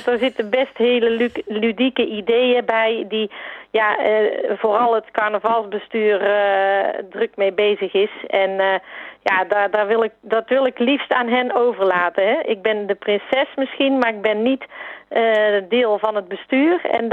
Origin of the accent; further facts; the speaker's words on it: Alphen, Netherlands; ik eigenlijk zelf geen van oorsprong Udekotussen ben. Ik ben geboren en getogen in Alphen.